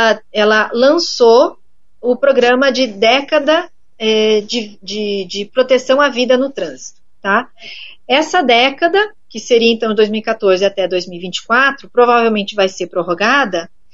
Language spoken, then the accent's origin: Portuguese; Curitiba, Paraná, Brazil; esse é um assunto que nos toca especialmente como paranaenses, curitibanos, aqui do Sul, mas brasileiros, né?